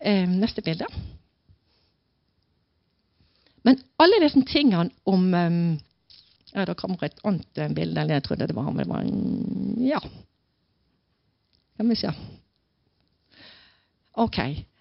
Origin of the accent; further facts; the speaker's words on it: Agder, Norway; Vet, jeg er sørlending. Og på Sørlandet, når du kommer på besøk til folk, og du skal ha kaffe, så spør du folk